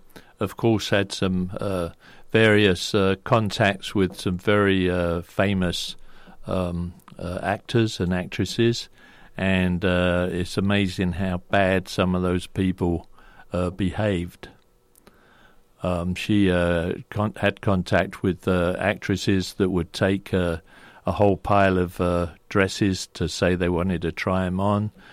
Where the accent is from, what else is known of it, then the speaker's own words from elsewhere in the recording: London, United Kingdom; accent: Cockney; Because of my strong Cockney accent, that eliminated me from any public job